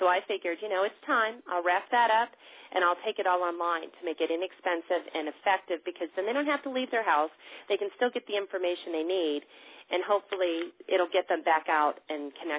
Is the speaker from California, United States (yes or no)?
yes; California, United States; moved away as an adult; And I came from Southern California 4 years ago